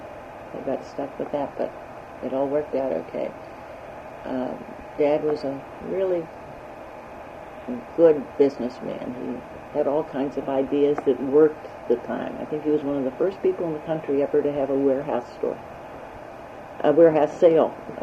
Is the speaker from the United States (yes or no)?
yes; Pittsburgh, Pennsylvania, United States; born there; I was born in Pittsburgh on a street right around the corner, Hobart Street.